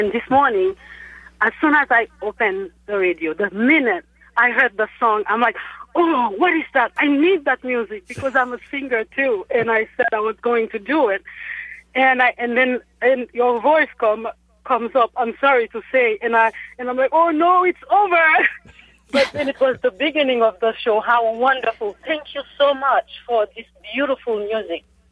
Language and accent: English; Haiti; Yes, correct. I am from Haiti.